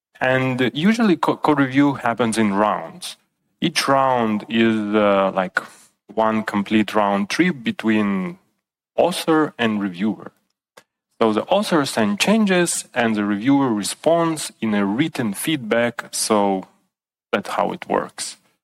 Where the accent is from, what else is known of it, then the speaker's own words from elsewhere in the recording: Ukraine; now in Vienna, Austria; I'm originally from Ukraine, but currently living in beautiful city Vienna in Austria.